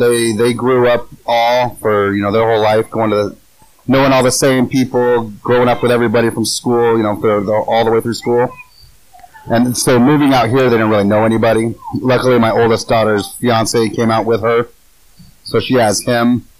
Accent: California, United States; no, we've had no issues with anybody because we're from California.

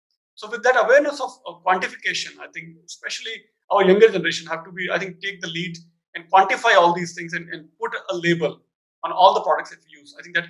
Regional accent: Rajasthan, India; Rajasthan is my home state, so you know I'm sharing what is happening in some parts of Rajasthan, not everywhere.

